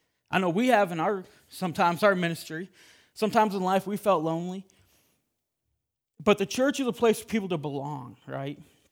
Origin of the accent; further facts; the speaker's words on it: Grand Rapids, Michigan, United States; born and raised in Michigan. I grew up in the Grand Rapids area.